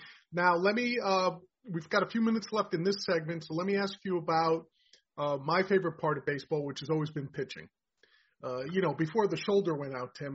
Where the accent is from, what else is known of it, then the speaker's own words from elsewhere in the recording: New York, United States; Being a New Yorker, being a Mets fan